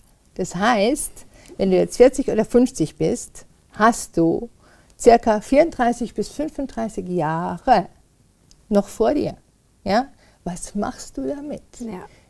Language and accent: German; Freiburg, Baden-Württemberg, Germany; ich komme ursprünglich aus Freiburg